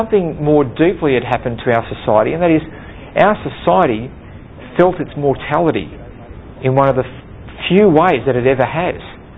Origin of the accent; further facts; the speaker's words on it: England, United Kingdom; because how could we? We're the English. How could we be defeated?